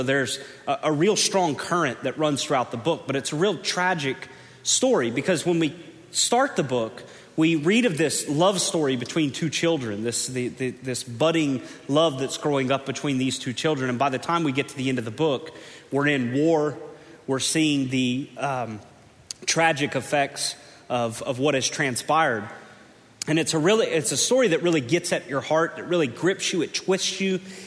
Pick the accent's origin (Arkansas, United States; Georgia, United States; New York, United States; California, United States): Georgia, United States; I am from Georgia.